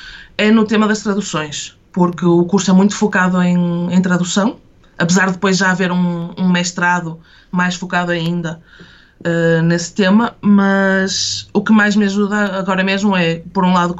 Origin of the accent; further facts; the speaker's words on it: Braga, Portugal; porque eu sou de Braga, e então voltei para casa.